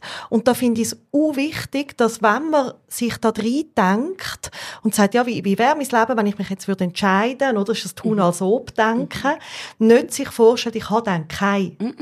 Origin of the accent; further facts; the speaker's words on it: Zurich, Switzerland; born there; Und ich bin in einer WG im Seefeld geboren